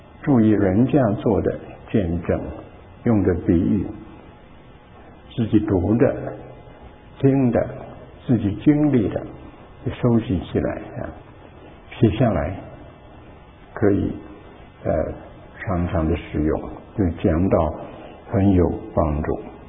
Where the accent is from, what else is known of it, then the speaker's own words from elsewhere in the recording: North China, China; 在中国，我在北方长大，冬天呢是围着火炉的，起初是烧木块，后来就烧煤炭。